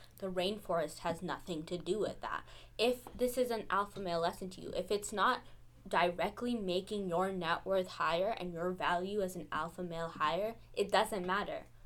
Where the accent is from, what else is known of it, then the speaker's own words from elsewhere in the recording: United States; And I think it is my right as an American to have pretty candy in my movie theaters and in the candy shop. I think that is an American value.